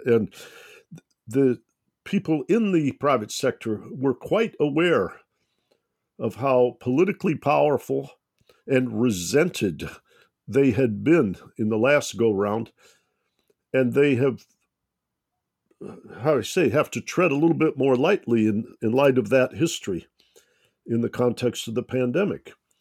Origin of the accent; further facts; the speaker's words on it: Detroit, Michigan, United States; I grew up in Detroit, Michigan, and we had the bankruptcy of the city of Detroit.